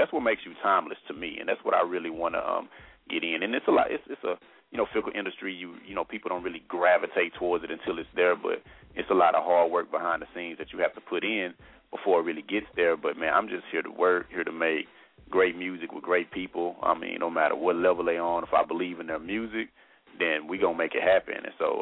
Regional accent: the South, United States; since I am from the South too

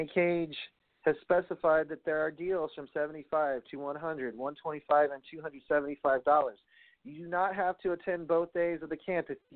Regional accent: New York, United States; even though I'm from New York, I honestly don't care for the Cheatriots.

